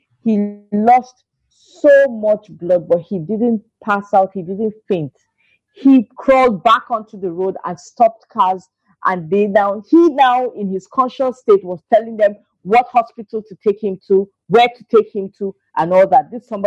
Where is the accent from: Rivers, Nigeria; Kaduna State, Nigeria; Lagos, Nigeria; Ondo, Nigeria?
Kaduna State, Nigeria; Zaria; I grew up in Zaria. And from Zaria to Kaduna by road, driving is 45 minutes.